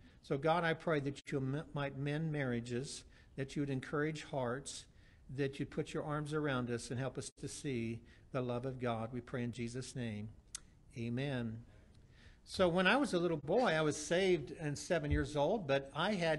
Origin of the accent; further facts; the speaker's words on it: Kansas, United States; I was born and raised in Kansas, and my daddy was a Baptist preacher